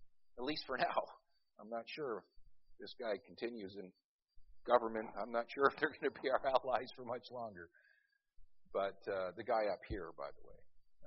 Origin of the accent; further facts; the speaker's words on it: Canada; I'm Canadian when I sleep, I guess. I don't know. But our nation, our borders are not guarded.